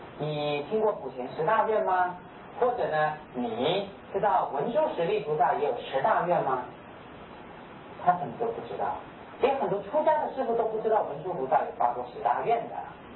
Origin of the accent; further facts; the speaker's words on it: China; 我觉得呢普遍而说了啊，比我们中国人高。当然我们中国也很了不起的高僧大德啊